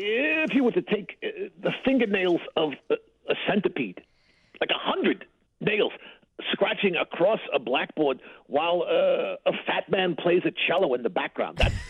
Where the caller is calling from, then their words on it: Hesperia, California, United States; I'm in Hesperia, California.